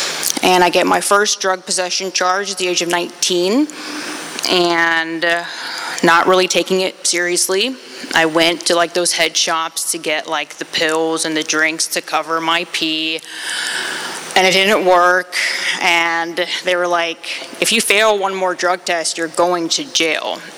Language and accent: English; Land O'Lakes, Florida, United States; My parents are from Poland, and I was born in Florida, in Land O'Lakes, Florida, Pasco County.